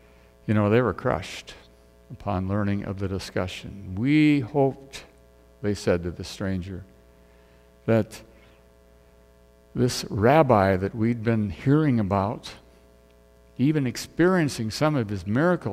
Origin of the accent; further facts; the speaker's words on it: South Dakota, United States; the head pastor was a person who was my pastor when I grew up in South Dakota.